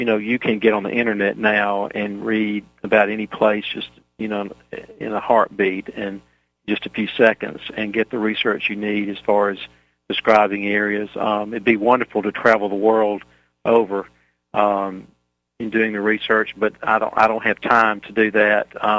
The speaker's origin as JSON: {"language": "English", "region": "Mississippi", "country": "United States", "tie": "born or raised there", "said": "The I grew up in Mississippi Delta, so any references to areas down that around the Delta are easy for me."}